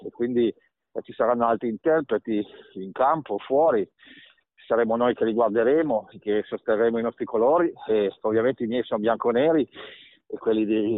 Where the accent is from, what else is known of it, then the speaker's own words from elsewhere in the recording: Piedmont, Italy; io sono piemontese